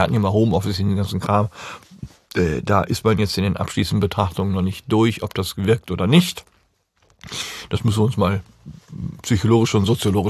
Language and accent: German; Düsseldorf, North Rhine-Westphalia, Germany; wir kommen aus Düsseldorf, das war kein Geheimnis.